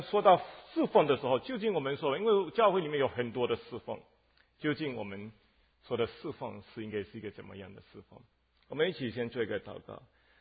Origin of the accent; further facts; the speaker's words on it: Malaysia; accent: Fuzhou-accented Mandarin; 我是马来西亚来的啊。我这个国语是福州话的国语啊，所以请大家见谅。就是说我的国语不是标准的